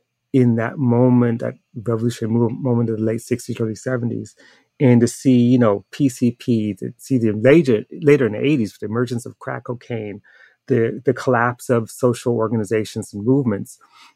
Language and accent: English; Harlem, New York, United States; also born or lived in California; I grew up in Harlem and in California in the 60s and early 70s.